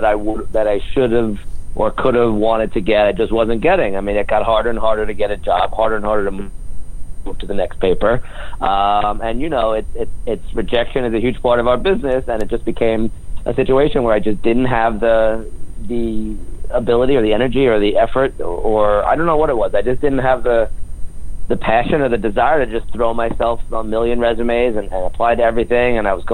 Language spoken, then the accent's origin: English; New York, United States; And we're both from New York, and the dream was to get back to New York and be in that market